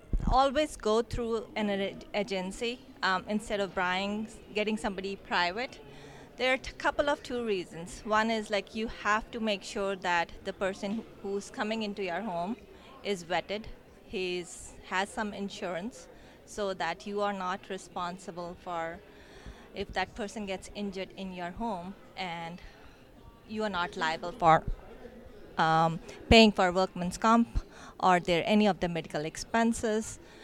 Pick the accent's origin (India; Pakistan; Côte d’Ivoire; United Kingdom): India; I grew up in India, where there's a lot of family support, neighbors, friends, family.